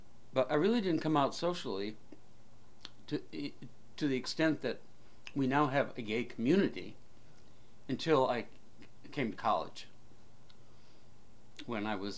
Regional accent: St. Louis, Missouri, United States; also born or lived in Detroit, Michigan / Fort Wayne, Indiana; I was born in Detroit, Michigan in 1942, and I was there till about the age of six when we moved to Fort Wayne, Indiana, where my dad was employed at the time for a couple of years, and then to the St. Louis area

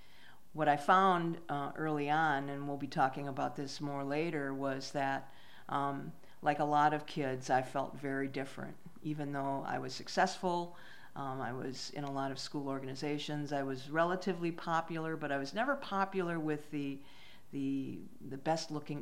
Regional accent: Racine, Wisconsin, United States; born there; I was born in Racine, Wisconsin. I'm the eldest of six children.

